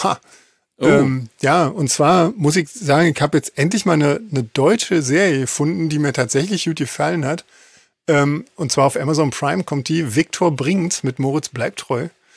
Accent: East Germany, Germany; Nein, wir sind aus der DDR.

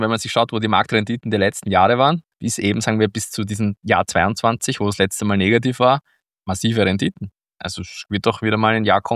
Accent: Austria; wir als Österreicher und Rezession sind Best Friends zurzeit

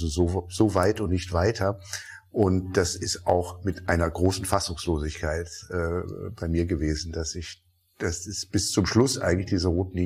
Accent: Rhineland, Germany; born there; ich bin als gebürtiger Rheinländer immer Optimist

